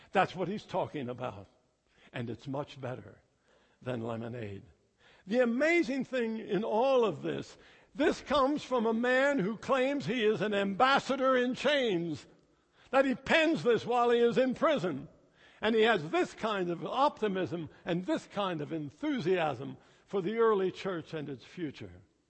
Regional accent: Pennsylvania, United States; even though I'm from Pennsylvania.

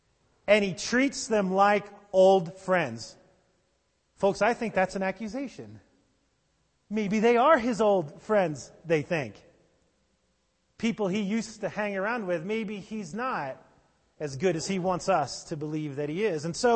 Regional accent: New Jersey, United States; now in Colorado Springs, United States; Now, I grew up in New Jersey and live in Colorado Springs.

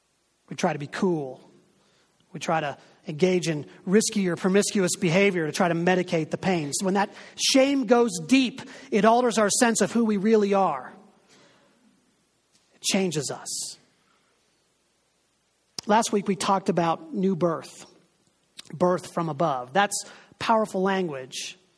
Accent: Pittsburgh, Pennsylvania, United States; born there; I was born in Booth Memorial Hospital in Pittsburgh, Pennsylvania. It's a Salvation Army hospital for unwed mothers. I was born there in 1963.

